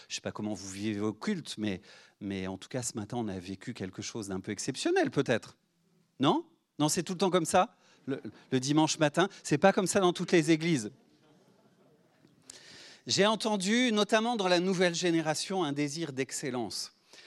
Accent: France; On a trop tendance, et en tant que Français parfois, à pratiquer l'autodérision, l'autocritique, etc.

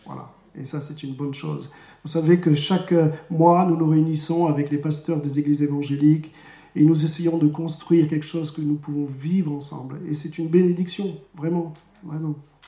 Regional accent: Algeria; born there; Enfin, je suis pas né en France, je suis né en Algérie, mais c'était français à l'époque.

